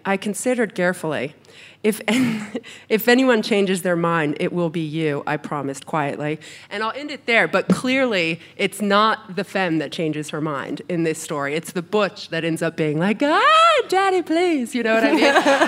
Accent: France; English is a second language; Yeah, no, so I was born and raised in France, and in France they kind of like bring you up on the classics

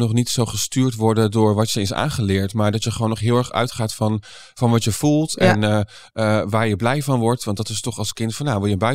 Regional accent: Doetinchem, Gelderland, Netherlands; born there; Ik ben geboren in Doetinchem.

